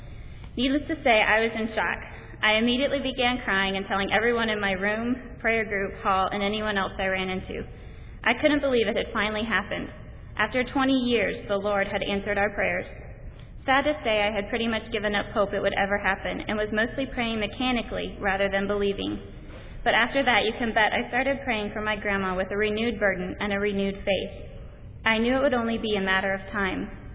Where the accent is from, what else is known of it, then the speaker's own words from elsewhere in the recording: Lorton, Virginia, United States; I'm a junior nursing major, and I'm from Lorton, Virginia.